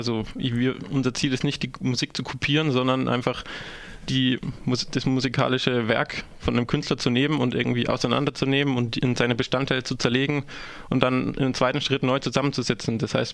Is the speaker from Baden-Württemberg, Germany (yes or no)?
yes; Mannheim, Baden-Württemberg, Germany; ich komme aus Mannheim